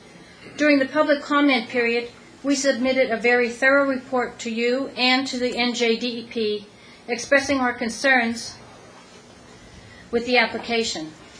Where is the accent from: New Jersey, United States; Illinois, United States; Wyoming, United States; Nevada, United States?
New Jersey, United States; Independence Township; I'm from Independence Township, Warren County.